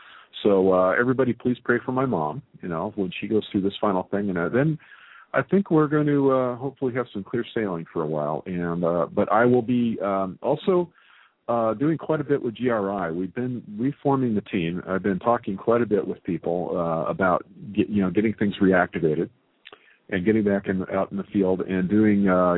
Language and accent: English; Roseville, California, United States; My dear friend, Debbie Wells, who I grew up with in Roseville, California, is here.